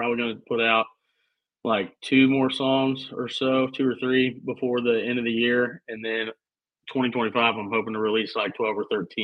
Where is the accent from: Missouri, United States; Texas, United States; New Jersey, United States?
Missouri, United States; But dude, I grew up in Missouri, so I've been watching Kansas City since I was, you know, in diapers